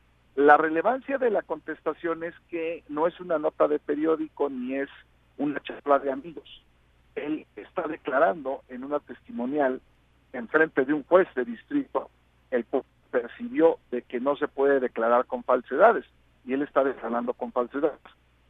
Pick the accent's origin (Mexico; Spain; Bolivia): Mexico; Michoacán; como mexicano y como michoacano, son una vergüenza